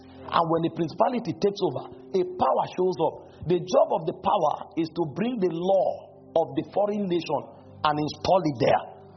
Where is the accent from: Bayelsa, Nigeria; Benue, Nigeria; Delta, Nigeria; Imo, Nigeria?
Benue, Nigeria; English is a second language; I'm speaking English as my official language. I don't have any business speaking English language. I'm an Idoma man, for God's sake. I should be speaking a language that is consistent with my nativity.